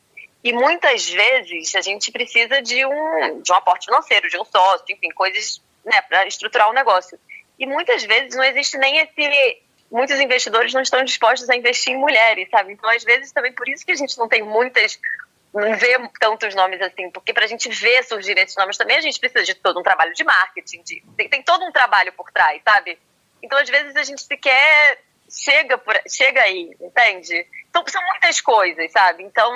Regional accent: Brazil; accent: Brazilian; moved away as an adult; now in Lisbon, Portugal; quando eu cheguei aqui em Lisboa, eu sou chefe de cozinha, sou brasileira, né? Dá pra ver pelo meu sotaque. Quando eu cheguei aqui em Lisboa, eu vim fazer um mestrado em ciências gastronômicas

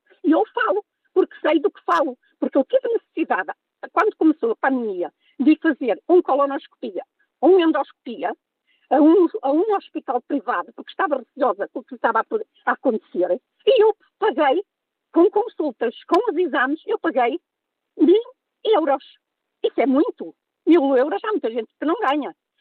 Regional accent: Oeiras, Lisbon, Portugal; Sou do Oeiras, mas sou do posto de Passo de Arcos.

